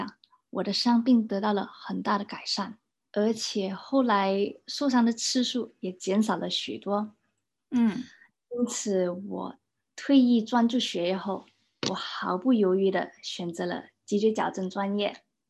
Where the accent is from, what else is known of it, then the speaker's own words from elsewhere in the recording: Kuala Lumpur, Federal Territory of Kuala Lumpur, Malaysia; moved away as an adult; now in Melbourne, Australia; 我来自马来西亚吉隆坡。我高中毕业后呢，就进入了马来西亚国际医药大学读急救矫正专业。那2018年呢，我来到了墨尔本